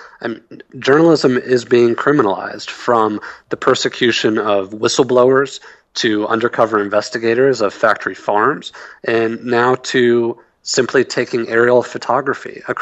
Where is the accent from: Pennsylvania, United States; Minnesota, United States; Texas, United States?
Texas, United States; In Texas, my home state, there was a case